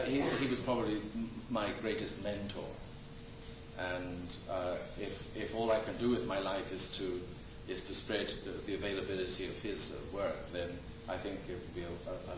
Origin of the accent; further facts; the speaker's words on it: England, United Kingdom; also born or lived in Scotland; I'm actually Scottish, but don't let that put you off. I grew up in England and joined the Greek Orthodox Church when I was a student at Oxford.